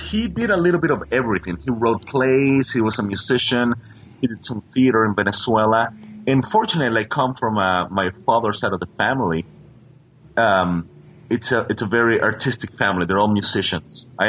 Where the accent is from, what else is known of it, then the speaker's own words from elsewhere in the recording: Miami, Florida, United States; born there; I was actually born in the States. I was born in Miami.